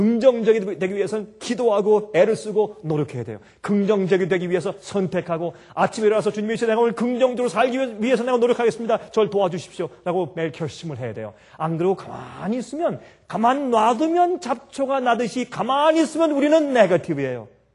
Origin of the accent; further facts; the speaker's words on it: South Korea; 우리 한국 사람들, 저도 한국 사람이고 여러분들도 한국 사람들이죠.